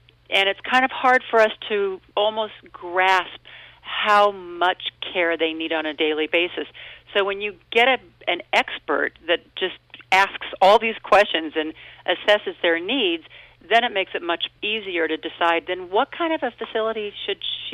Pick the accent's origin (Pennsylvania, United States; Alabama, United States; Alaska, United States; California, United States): California, United States; Sacramento; And I flew out to Sacramento, California, my hometown, and there you are.